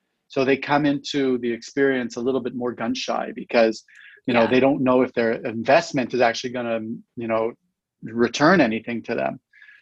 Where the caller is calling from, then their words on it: Montreal, Quebec, Canada; I'm located here in the West Island of Montreal in beautiful Quebec.